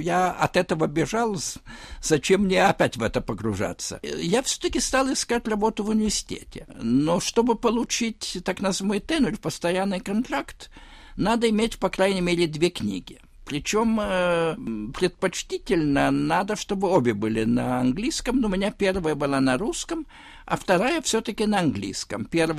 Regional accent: Vilnius, Vilnius County, Lithuania; Russian is a second language; Ну, вы знаете, я выучил русский в возрасте лет этак 10. Ну, Вильнюс был тогда, сейчас это не так, но тогда он был в значительной степени русскоговорящим городом. Я просто играл на улице с русскими ребятишками

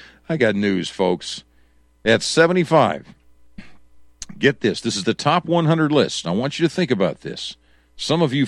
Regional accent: Wisconsin, United States; I remember growing up in Wisconsin, and we would watch the Wednesday night and Friday night fights, the boxing matches on WTMJ, which was, I think, like Milwaukee Journal Television up in Wisconsin.

